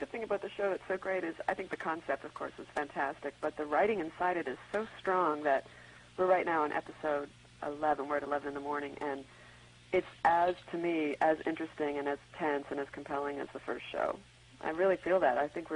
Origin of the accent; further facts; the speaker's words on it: Canada; for me being Canadian, it's been lovely to do a show here in the States.